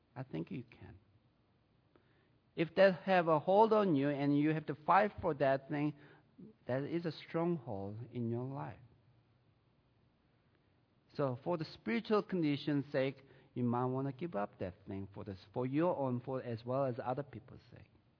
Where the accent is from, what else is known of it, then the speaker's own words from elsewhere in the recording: South Korea; now in United States; I came from the South Korea since 1981. I have a brother left there, older brother and his family.